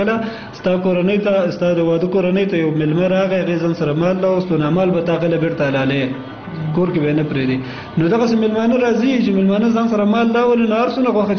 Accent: Kunar, Afghanistan; زه اصلا د کونړ ولایت اوسیدونکی یم.

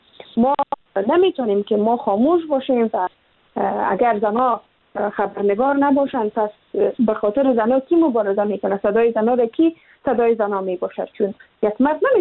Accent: Afghanistan; moved away; ما پس از این که از افغانستان بر آمدم

